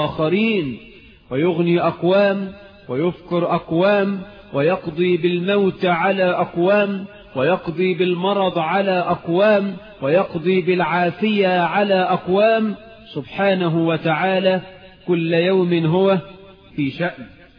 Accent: Egypt; اللهم اجعل بلدنا مصر آمنة مطمئنة

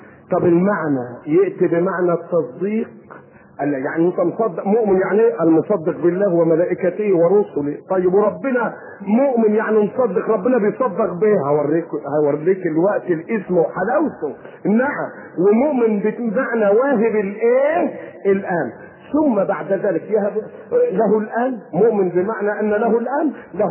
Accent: Egypt; اللهم امن بلدنا مصر وامن

